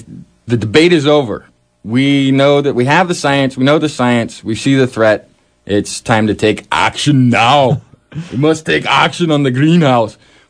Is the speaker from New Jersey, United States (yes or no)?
no; California, United States; Luckily, we're from California, so we don't really see it that much.